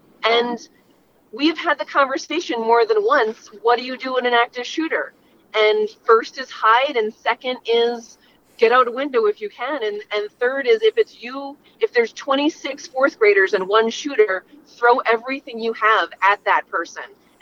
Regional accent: East Coast, United States; moved away; I mean, I grew up on the East Coast. I was not part of a hunting family.

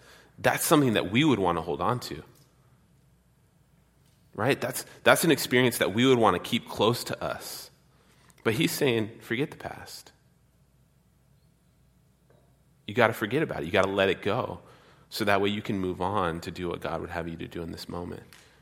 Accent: San Diego, California, United States; You know, growing up in San Diego and then, you know, moving up here, like the whole Baptist church thing, all my grandpa's friends were like Baptist preachers

